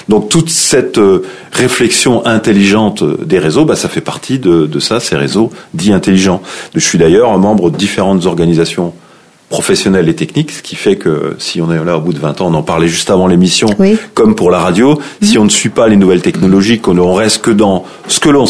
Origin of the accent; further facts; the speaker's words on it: Grand Est, France; puisque moi je viens de l'Est, je suis vosgien